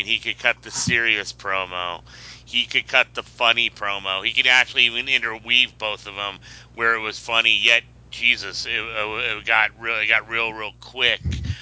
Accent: St. Louis, Missouri, United States; especially in St. Louis, because I grew up on St. Louis wrestling

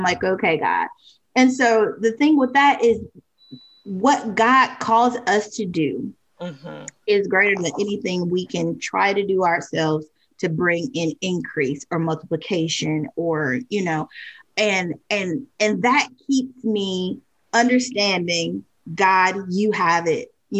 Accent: Wisconsin, United States; now in Mississippi, United States; But I was raised in Wisconsin. It's a little bit different there.

